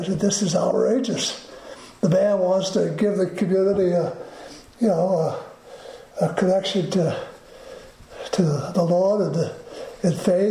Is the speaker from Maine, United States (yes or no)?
yes; Maine, United States; No, I grew up in Maine.